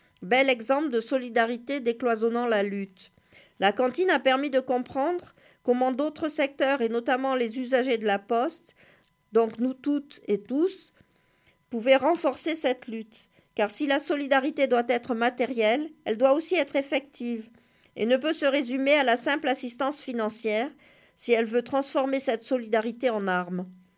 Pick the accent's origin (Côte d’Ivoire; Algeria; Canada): Côte d’Ivoire; now in France; Je suis arrivée de la Côte d'Ivoire en France en octobre 2009. C'était la première fois que je venais en Europe.